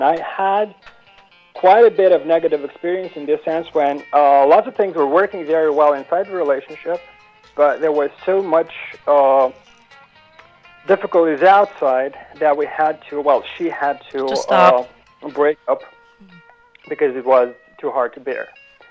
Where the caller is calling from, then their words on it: Saint Petersburg, Russia; It's another call from overseas. I'm actually calling from St. Petersburg, Russia.